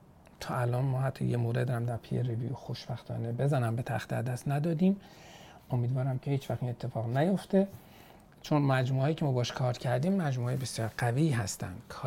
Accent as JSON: {"language": "Persian", "country": "Iran", "said": "دنبال این باشیم که ما نفهمند وقت ما ایرانی هستیم."}